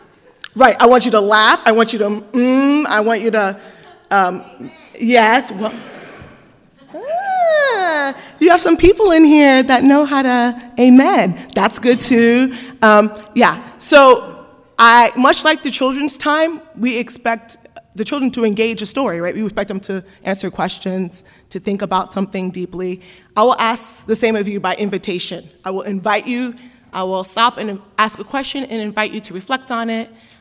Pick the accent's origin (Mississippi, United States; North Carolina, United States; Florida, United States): Florida, United States; Miami; Originally, I'm from Miami, Florida, and I grew up in a Pentecostal church